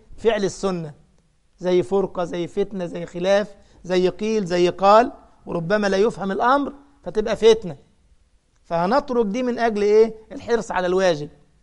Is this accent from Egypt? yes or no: yes; Egypt; أنا مثلا من مصر، ولم يعتاد قومي على لبس الغطرة والعقال